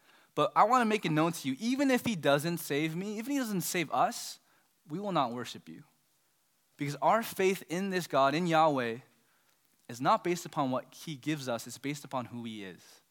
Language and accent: English; California, United States; when I'm in New York, people know I'm from California.